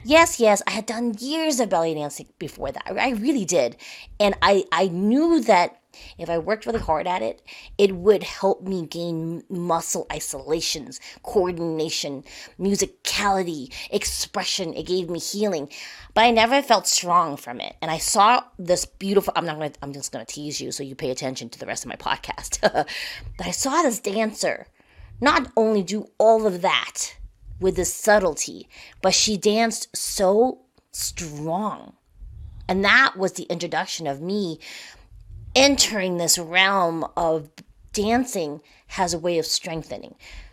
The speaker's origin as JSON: {"language": "English", "town": "Boston", "region": "Massachusetts", "country": "United States", "tie": "born or raised there", "said": "And I attended this event in my hometown in Boston."}